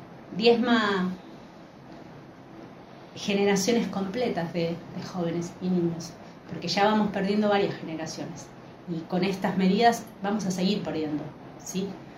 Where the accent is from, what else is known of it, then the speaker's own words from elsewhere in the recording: Argentina; el orgullo que tenemos como argentinos